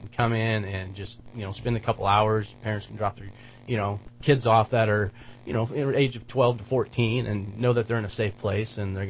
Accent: Reading, United States; I grew up here in Reading.

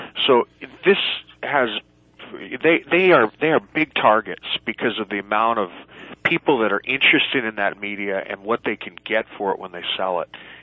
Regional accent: California, United States; I grew up in Silicon Valley, and I wrote a program on sustainability back in the 80s

